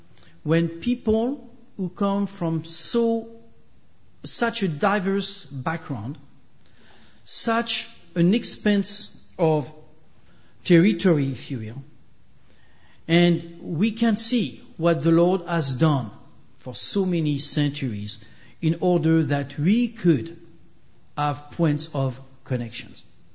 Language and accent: English; France; English is a second language; I grew up in France. So if you do not understand when I'm speaking, you know I'm speaking in French.